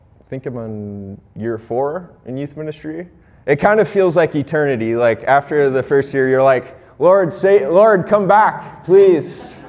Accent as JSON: {"language": "English", "town": "Austin", "region": "Minnesota", "country": "United States", "tie": "born or raised there", "said": "I grew up in Austin, about 40 minutes away from here."}